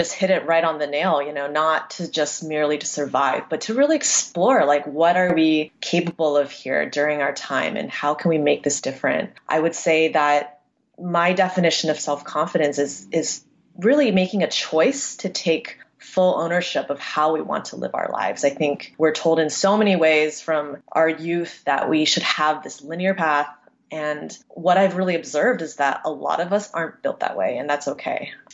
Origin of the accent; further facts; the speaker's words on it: United States; I am Taiwanese American.